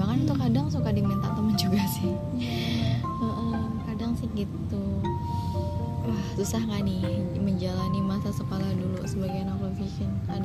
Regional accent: Bogor, West Java, Indonesia; Oke, kita tuh anak Bogor yang nyasar ke anak-anak Sukabumi.

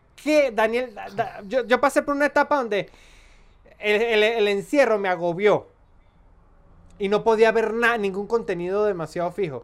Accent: Venezuela; now in Colombia; Porque, hermano, yo salí de Venezuela. Salí de ese comunismo.

